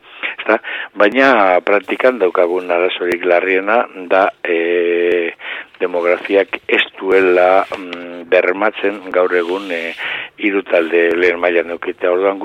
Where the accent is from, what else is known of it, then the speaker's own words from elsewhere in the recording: Basque Country, Spain; hemen bizkaitarra gara gauza guztietarako